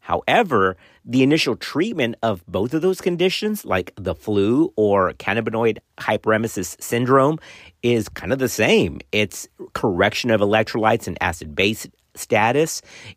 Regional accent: Texas, United States; it does have roots right here from my home state of Texas

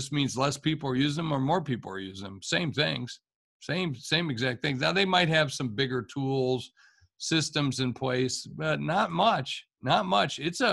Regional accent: West Virginia, United States; One of my idols is Chuck Yeager from West Virginia, who I'm from West Virginia originally.

